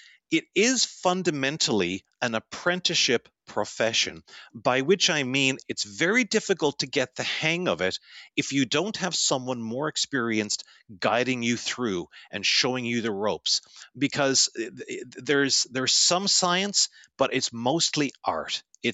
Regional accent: Canada; the fact that I'm Canadian, based in Canada

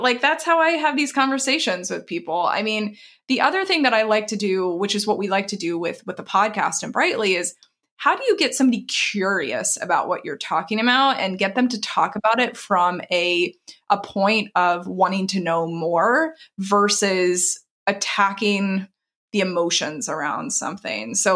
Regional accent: the South, United States; I grew up in the South. I grew up in an area that is not necessarily aligned with my views today.

